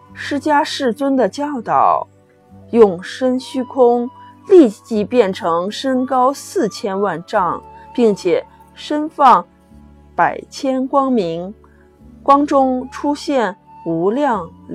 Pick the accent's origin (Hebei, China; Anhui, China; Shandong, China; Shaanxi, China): Shaanxi, China; Xi'an; 我是来自于西安的